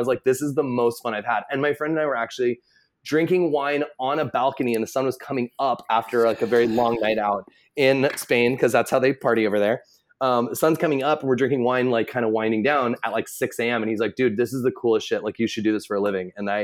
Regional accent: Redlands, California, United States; So I'm from Southern California. I'm from like an hour east of LA, this town called Redlands. I'm like trying to represent Redlands out here.

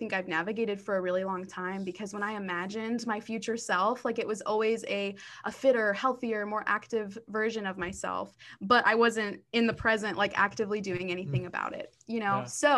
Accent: Michigan, United States; I'm originally from Michigan

